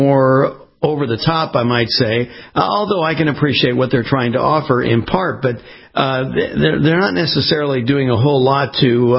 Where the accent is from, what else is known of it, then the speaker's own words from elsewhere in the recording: West Coast, United States; I mean, I grew up on the West Coast, so we got hit by earthquakes